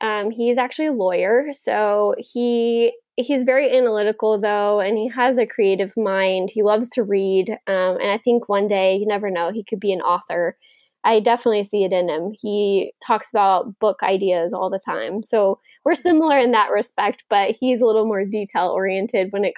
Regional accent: Texas, United States; I mean, growing up in Texas, we didn't have water. So I'm always wanting to be by the water.

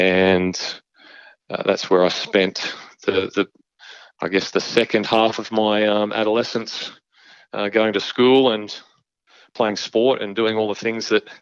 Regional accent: Bossley Park, New South Wales, Australia; I grew up around the Fairfield area in a suburb called Bosley Park. And later we my family decided to sell up and have a year on the road to travel around Australia in a caravan.

